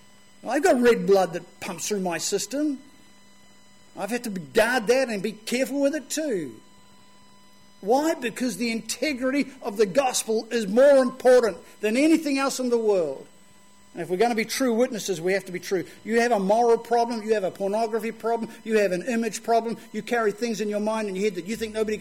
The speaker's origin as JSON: {"language": "English", "country": "New Zealand", "said": "I said, well, I'm from New Zealand. What's a peep?"}